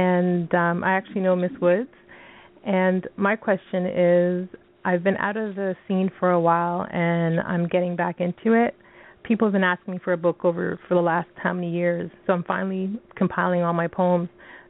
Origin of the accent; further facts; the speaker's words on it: Toronto, Ontario, Canada; I'm from Toronto, Canada.